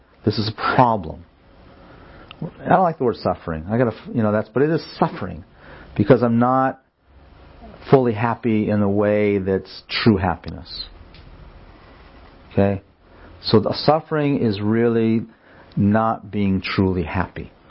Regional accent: Los Angeles, California, United States; So I'm a lifetime Dodger fan because I grew up outside Los Angeles.

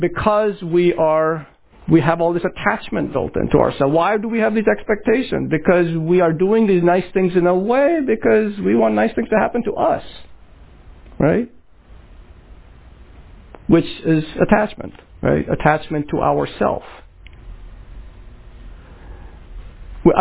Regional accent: West Bengal, India; I'm from Bengal, so I'm really proud of it.

